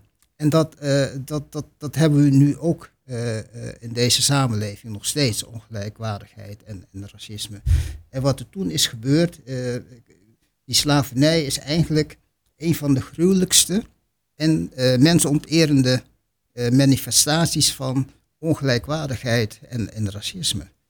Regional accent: Suriname; Ik kom uit Suriname, geboren en getogen in de toenmalige kolonie Suriname. En als kind hebben wij mijn overgrootmoeder in huis gehad.

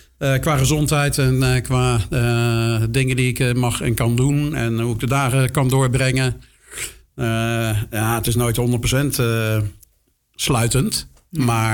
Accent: Rotterdam, South Holland, Netherlands; Ik ben geboren naast de Kuip in een ziekenhuis. Op Zuid dus.

